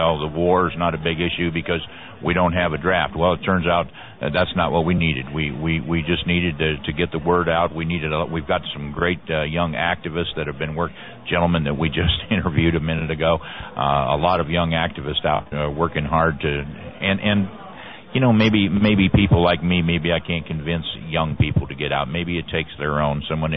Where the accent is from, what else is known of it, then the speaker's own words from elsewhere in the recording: Ohio, United States; now in San Francisco Bay Area, United States; I'm always talking about how I'm originally from Ohio.